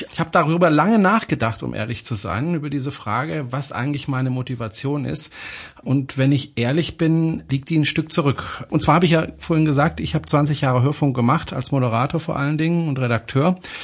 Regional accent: Freiburg, Baden-Württemberg, Germany; born there; also born or lived in Stuttgart; now in Horb am Neckar, Germany; Ich bin gebürtiger Freiburger. Mein Vater ist Franzose, meine Mutter ist Deutsche, deswegen bin ich auch zweisprachig aufgewachsen. Bin dann über Stuttgart schließlich nach Horb am Neckar gelandet.

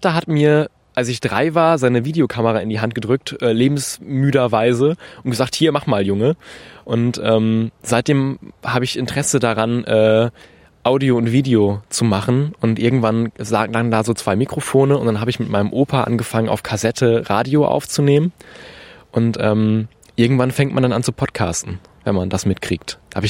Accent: Herne, North Rhine-Westphalia, Germany; Ich bin aus Herne in Deutschland, einer wunderschönen Stadt im Ruhrgebiet.

